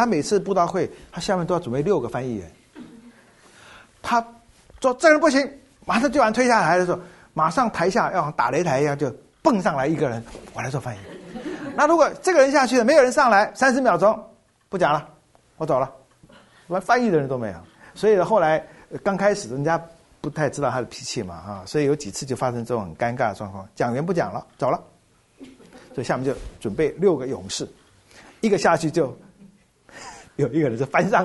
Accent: Fujian, China; 就是我们福建家乡，就是我家乡，在福建什么泉州啊，泉州再往福州方向一过去就是仙游，就是莆田。

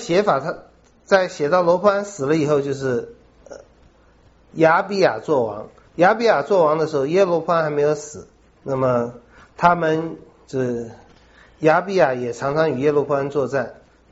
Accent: China; 我们是正统，这一点在我们中国人里面最强调着

